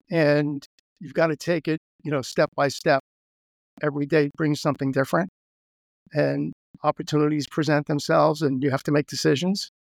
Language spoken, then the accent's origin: English; Queens, New York, United States; also born or lived in East Brunswick, United States; Well, I originally grew up in New York, but we moved to New Jersey in 1965 from Queens.